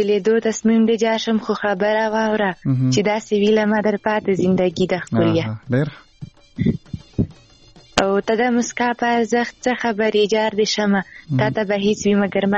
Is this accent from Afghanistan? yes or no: no; Khyber Pakhtunkhwa, Pakistan; زه خپرې له وزیرستان یم